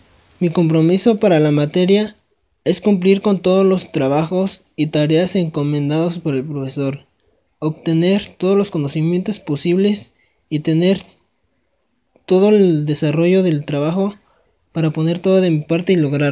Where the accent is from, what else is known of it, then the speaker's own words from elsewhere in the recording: Atlacomulco, State of Mexico, Mexico; born there; Hola, ¿qué tal? … quiero compartirles un poco de mi trabajo. Nací en Atlacomulco, Estado de México, y actualmente vivo en la comunidad de Mesa de Garnica, municipio de Temascalcingo, Estado de México.